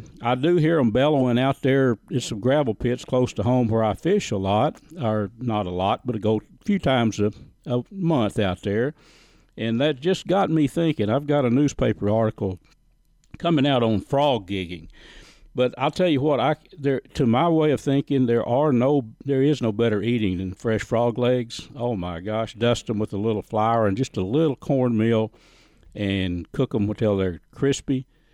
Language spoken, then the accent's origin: English; Texas, United States; I grew up in Red River County, up north of Clarksville. Actually, my dad owned the old Dimple store.